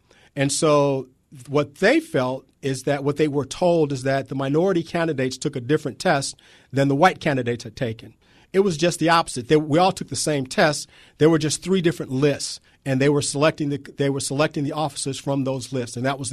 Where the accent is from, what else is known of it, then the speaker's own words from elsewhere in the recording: Michigan, United States; I grew up in Michigan, so about the time the whole auto industry had gone belly up, and so did the state.